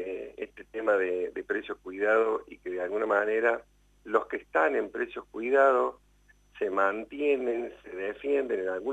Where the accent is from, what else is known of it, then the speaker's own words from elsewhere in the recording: Argentina; como argentinos lo sabemos